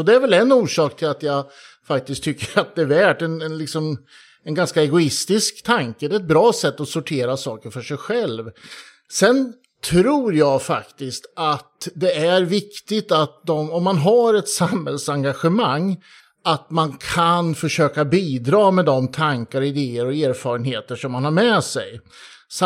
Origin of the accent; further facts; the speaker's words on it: Östergötland, Sweden; now in Stockholm, Sweden; jag är en gammal östgöte som bor i Stockholm sedan många, många år.